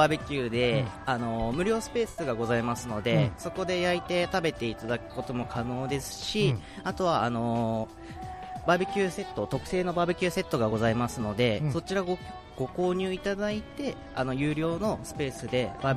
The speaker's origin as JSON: {"language": "Japanese", "town": "Yokohama", "region": "Kanagawa", "country": "Japan", "lives_now": "Takahama, Japan", "said": "は横浜です。"}